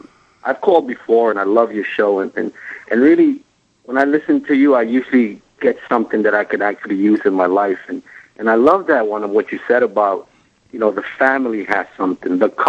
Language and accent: English; Bronx, New York, United States; I'm from the Bronx.